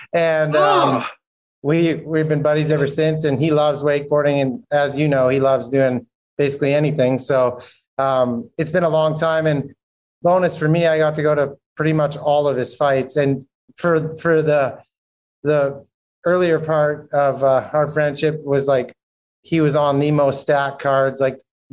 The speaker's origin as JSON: {"language": "English", "country": "Canada", "tie": "born or raised there", "moved": "yes", "lives_now": "United States", "said": "I grew up in Canada and made the move to Florida as I transitioned into trying to be a professional wakeboarder."}